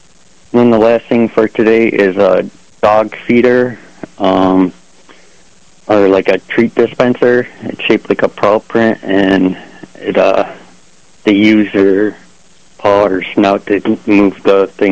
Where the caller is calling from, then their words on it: Attica, United States; Good morning. I'm calling from Attica.